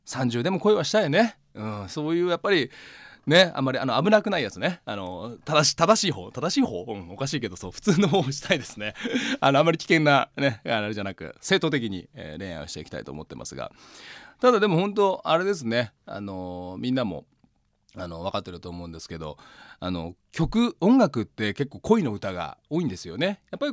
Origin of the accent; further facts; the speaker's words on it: Setagaya, Tokyo, Japan; もう本当にもう生まれ育ちも世田谷なので、というつながりで世田谷に帰ってきました。